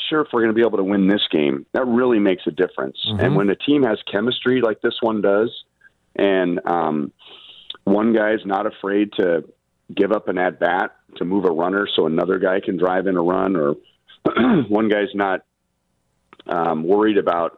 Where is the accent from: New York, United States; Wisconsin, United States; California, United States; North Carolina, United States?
California, United States; Los Angeles; Well, I'm originally from Los Angeles.